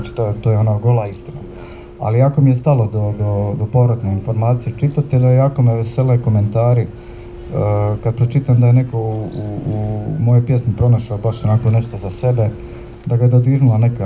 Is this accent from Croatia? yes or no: yes; Ploče, Dubrovnik-Neretva County, Croatia; ja sam odrastao u Pločama, normalno, tu sam proveo najbezbrižnije dane života, djetinjstva, cijela osnovna, srednja škola.